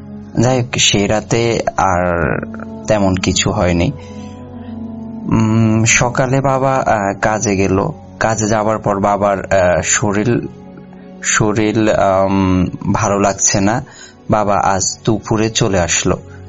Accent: Sonaimuri, Chittagong Division, Bangladesh; moved away; জেলা নোয়াখালী, সোনাইমুড়ি থানা। আমি বর্তমানে একজন প্রবাসী

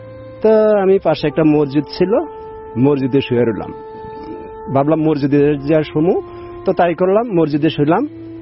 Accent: Fatullah, Dhaka Division, Bangladesh; আমি নারায়ণগঞ্জ ফতুল্লা থেকে আসছি।

